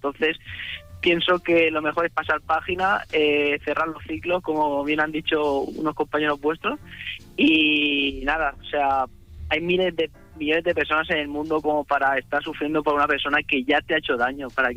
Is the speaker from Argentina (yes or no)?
no; Torrevieja, Valencian Community, Spain; Soy de Torrevieja.